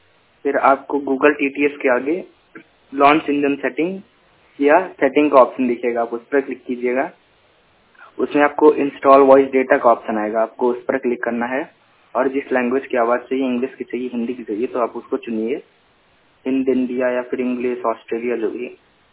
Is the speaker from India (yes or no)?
yes; Hariharganj, India; और ये मैं यहीं फतेहपुर से हूँ, हरिहरगंज से